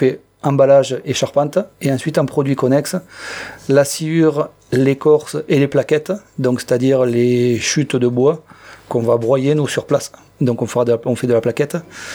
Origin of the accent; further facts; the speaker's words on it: Toulouse, Occitanie, France; now in Lozère, France; Et on n'était pas prédestinés à venir en Lozère, puisque nous, on est de Toulouse.